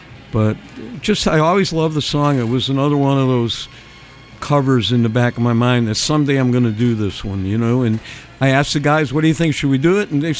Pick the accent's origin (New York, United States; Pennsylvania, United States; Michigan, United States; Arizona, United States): New York, United States; Rochester; But they played it in my hometown of Rochester.